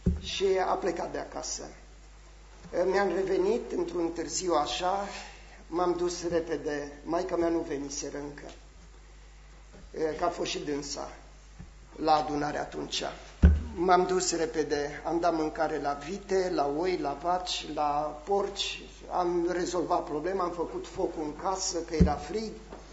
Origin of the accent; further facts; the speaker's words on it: Bucharest, Romania; born there; Am stat primii 4 ani când m-am născut la București.